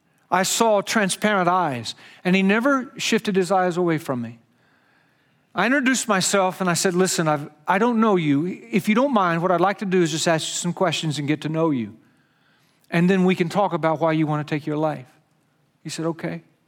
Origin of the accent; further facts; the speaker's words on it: Texas, United States; And by the way, I'm from Texas, so I know Huntsville.